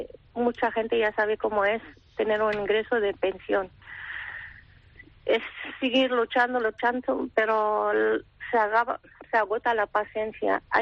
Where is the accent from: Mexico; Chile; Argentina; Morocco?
Morocco; now in Spain; De Marruecos.